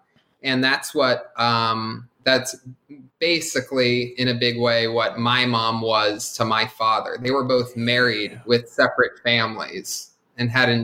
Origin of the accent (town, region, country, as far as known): Ohio, United States; born or raised there